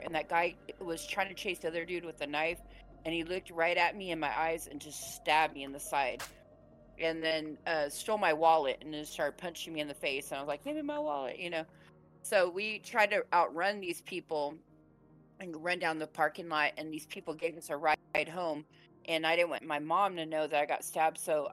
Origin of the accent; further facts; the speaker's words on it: San Diego, California, United States; We come from the San Diego, LA area. So San Diego is where I was raised, and we're close to the border, Tijuana, okay?